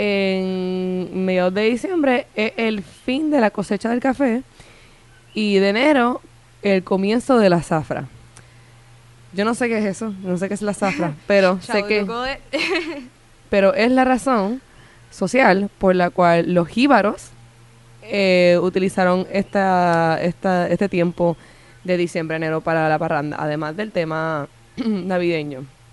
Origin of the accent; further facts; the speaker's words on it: Puerto Rico; Amanda y yo somos puertorriqueñas